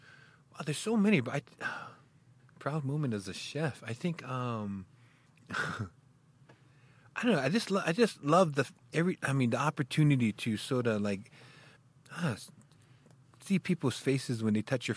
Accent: United States; I don't know, being proud of being American.

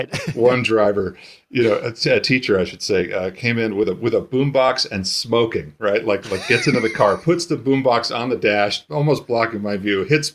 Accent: New York, United States; I think, you know, growing up in New York, I didn't know a whole lot about the industry

